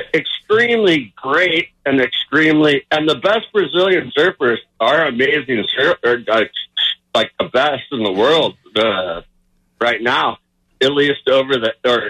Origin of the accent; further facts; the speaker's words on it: Oxnard, California, United States; born there; I am a Val for multiple years, but I was born in Oxnard.